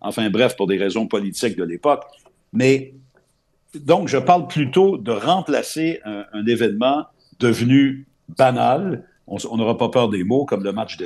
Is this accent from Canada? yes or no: yes; Quebec, Canada; comme on dit chez nous au Québec